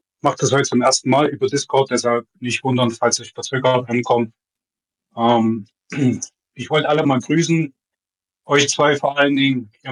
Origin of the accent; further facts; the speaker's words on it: East Germany, Germany; Ich bin ein Kind der DDR und bin ein paar Jahre älter als ihr das seid.